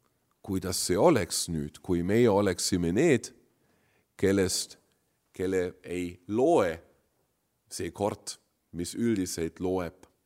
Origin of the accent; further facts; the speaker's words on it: Germany; accent: German; Estonian is a second language; Ma tean, et see kõlab hirmsasti, kuid mul on ju saksa aktsent ka veel